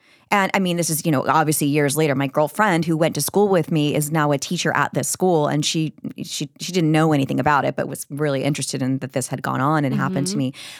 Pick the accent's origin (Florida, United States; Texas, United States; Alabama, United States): Florida, United States; also born or lived in New York; I grew up in Florida for a little bit when my mom had agoraphobia and we had to like move from New York when I was a kid, like to my grandma's for fourth grade